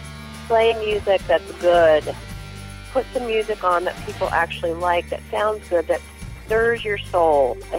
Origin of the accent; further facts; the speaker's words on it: Kill Devil Hills, North Carolina, United States; I'm from Kill Devil Hills, North Carolina.